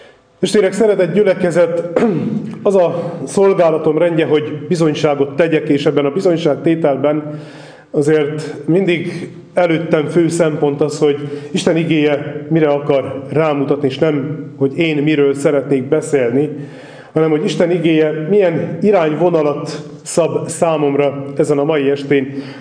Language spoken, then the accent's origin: Hungarian; Kölcse, Szabolcs-Szatmár-Bereg, Hungary; Mondhatni azt, hogy szülőföldem szép határait látogattuk meg, Kölcsébe mentünk el a beszélgetésben